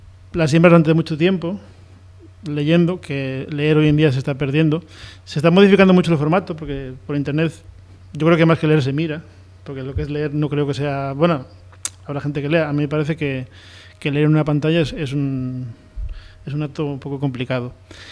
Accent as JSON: {"language": "Spanish", "town": "Cudón", "region": "Cantabria", "country": "Spain", "said": "para la gente de mi pueblo, de Cudón, que yo soy de Cudón."}